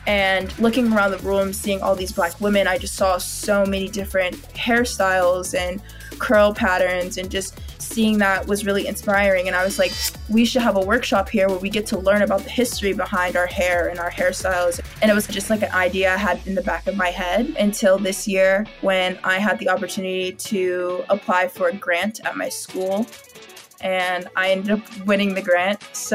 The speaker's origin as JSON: {"language": "English", "town": "Chicago", "region": "Illinois", "country": "United States", "tie": "born or raised there", "said": "So I grew up in Chicago, and even though I lived in a majority Black area"}